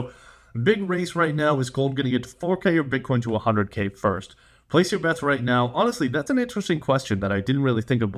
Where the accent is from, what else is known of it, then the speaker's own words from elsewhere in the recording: Boston, Massachusetts, United States; As a Bostonian myself, gotta say Boston strong, 11 years of being Boston strong.